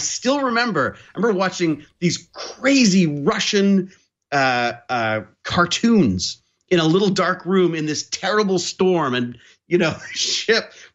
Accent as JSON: {"language": "English", "region": "England", "country": "United Kingdom", "tie": "born or raised there", "lives_now": "Canada", "said": "I was born in England. Born watching Doctor Who from behind the couch, and really raised. I mean, for those formative years were all British television."}